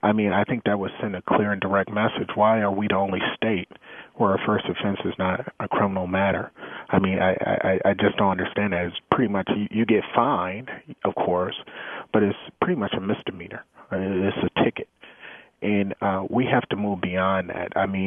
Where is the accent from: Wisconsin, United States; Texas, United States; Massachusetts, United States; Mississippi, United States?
Wisconsin, United States; Milwaukee; we live in a culture, especially here in Milwaukee, where, you know, we grew up on Pabst and Miller and a lot of these Schlitz